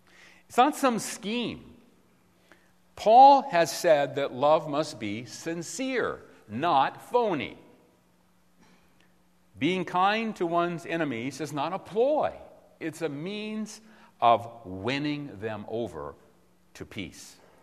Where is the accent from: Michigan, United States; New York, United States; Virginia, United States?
Virginia, United States; Now, I'm from Virginia.